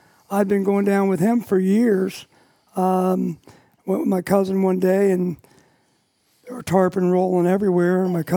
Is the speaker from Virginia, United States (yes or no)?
yes; Virginia, United States; I grew up in Northern Virginia, started fishing for bass like everybody else does.